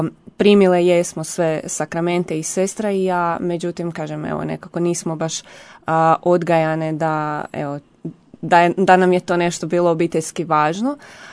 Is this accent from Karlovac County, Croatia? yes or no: yes; Ogulin, Karlovac County, Croatia; now in Zagreb, Croatia; odrasla sam i rođena sam u jednom malom gradiću u gradu Ogulinu. Tamo sam evo proživjela svoje djetinjstvo, a kasnije onda sam došla na studij u Zagreb i evo tu sam i ostala, tu evo i radim.